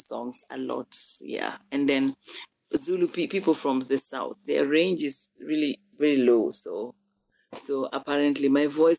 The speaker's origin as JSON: {"language": "English", "town": "Nyakach", "region": "Kisumu County", "country": "Kenya", "said": "Nyar Nyakach. Makine naka wutu tadwongora, therefore. That means I come from Nyakach."}